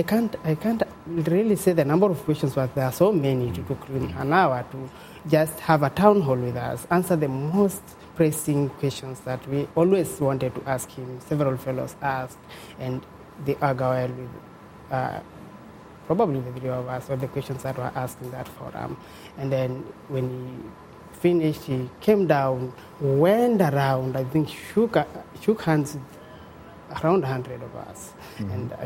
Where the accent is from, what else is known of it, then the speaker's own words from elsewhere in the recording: Kenya; I'm so proudly associated with President Obama, and that having come from his mouth, that actually confirms to me that I'm related to him, at least by sharing one nation, having come from Kenya.